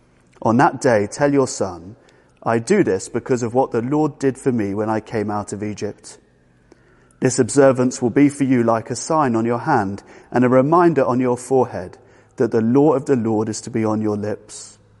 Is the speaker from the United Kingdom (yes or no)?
yes; United Kingdom; If we're British, we might respond to good news with a celebratory nod of the head or even a joyous mini fist pump.